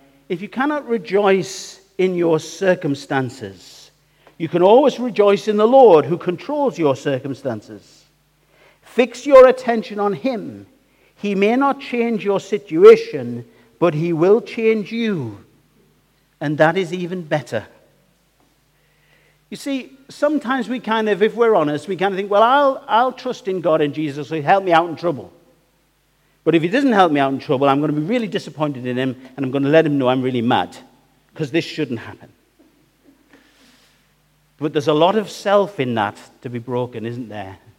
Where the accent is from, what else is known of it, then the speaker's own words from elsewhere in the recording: North East England, United Kingdom; accent: Geordie; now in Whitby, United Kingdom; I live in Whitby, but these are my people. I'm a real Geordie. My accent gets thicker. My blood runs faster. A Geordie of Geordies.